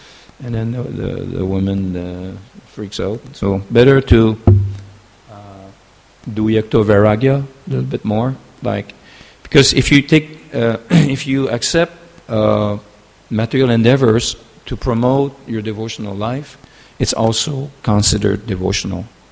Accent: Canada; we went to Hawaii because we're from Canada. We freeze all the time, you know.

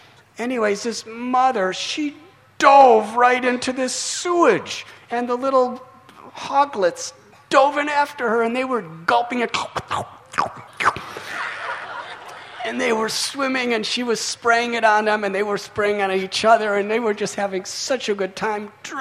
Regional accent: Illinois, United States; Because I come from Illinois, which is a state of America in the Midwest.

